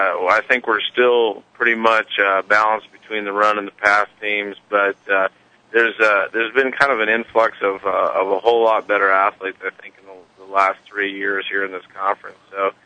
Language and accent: English; Midwest, United States; also born or lived in South Dakota / Minnesota / Kansas; I grew up in the Midwest. My dad was a college coach for about 36 years. So we've been here either South Dakota, Minnesota, or Kansas pretty much all my life.